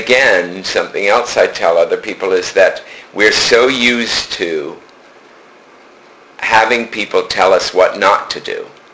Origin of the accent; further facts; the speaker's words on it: Monticello, United States; Monticello.